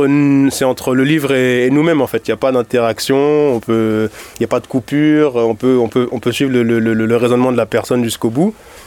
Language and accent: French; Paris, Île-de-France, France; born there; je suis né à Paris, donc je vis à Saint-Denis depuis 2017, c'est assez récent